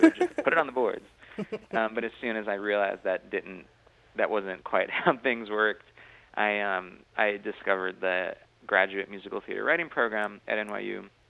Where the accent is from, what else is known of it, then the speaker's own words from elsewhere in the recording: New York, United States; I'm from Long Island originally, and I would go to shows like for every birthday or holiday.